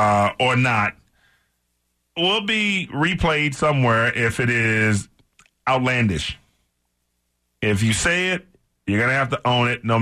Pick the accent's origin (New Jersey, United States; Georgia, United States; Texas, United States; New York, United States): Texas, United States; Houston; I grew up in Houston.